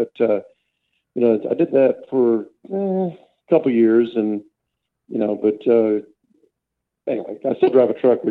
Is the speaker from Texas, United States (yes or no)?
yes; San Angelo, Texas, United States; I'm from San Angelo, West Texas.